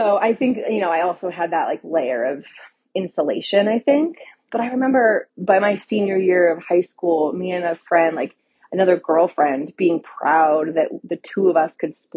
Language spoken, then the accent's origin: English; New England, United States; Well, so I'm from New England. I'm from a really small town in New England.